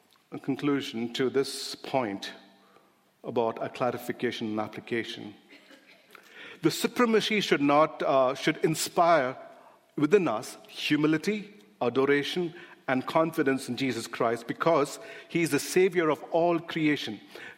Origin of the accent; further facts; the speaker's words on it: India; when I grew up in India, I see the parable very differently